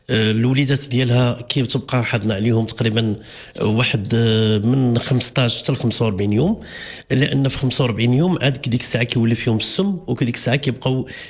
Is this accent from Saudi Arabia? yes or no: no; Morocco; عندنا في المغرب